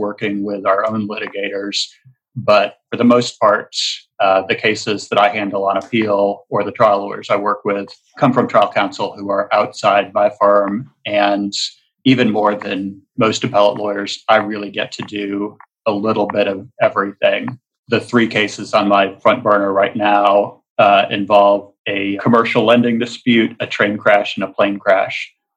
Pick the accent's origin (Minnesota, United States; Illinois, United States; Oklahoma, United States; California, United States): Illinois, United States; Normal; Well, I grew up mostly in a smallish town in the Midwest called Normal, Illinois.